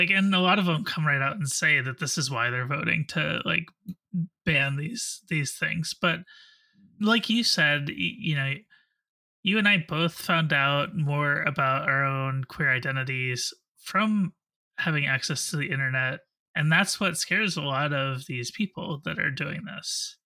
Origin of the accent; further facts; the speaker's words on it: Massachusetts, United States; They're big where I grew up in Western Mass.